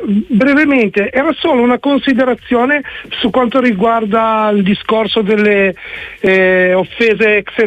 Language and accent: Italian; Genoa, Liguria, Italy; io sono di Genova, quindi tifo per il Genova